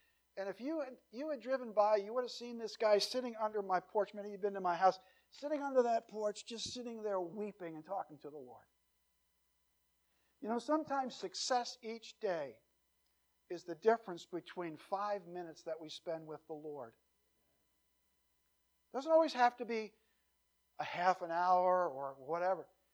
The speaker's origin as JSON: {"language": "English", "region": "New Jersey", "country": "United States", "tie": "born or raised there", "said": "It reminds me of a time when I grew up in New Jersey. We used to go bluefish fishing off the coast of New Jersey."}